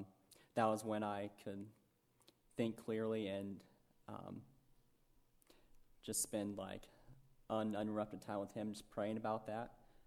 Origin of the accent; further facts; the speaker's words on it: Shelbyville, United States; I grew up in Shelbyville, which is also not too far away. And I grew up in church.